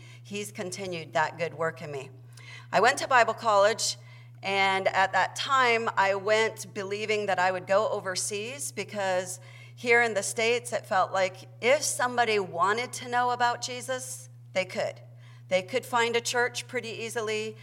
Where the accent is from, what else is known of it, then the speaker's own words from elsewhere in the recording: Nigeria; My mom and dad were missionaries in Niger. I was born in Nigeria, and I went to boarding school in Nigeria, but they were missionaries in Niger.